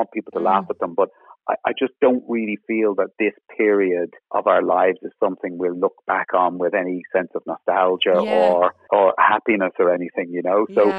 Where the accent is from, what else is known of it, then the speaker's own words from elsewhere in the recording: Ballybrack, Leinster, Ireland; I grew up in Ballybrack, which is in South Dublin